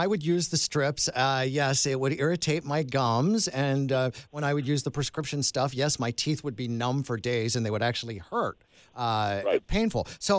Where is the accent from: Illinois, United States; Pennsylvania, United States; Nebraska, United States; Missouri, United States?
Pennsylvania, United States; York; I'm from York, Pennsylvania, so we could never make up our minds whether we were Steelers or Eagles.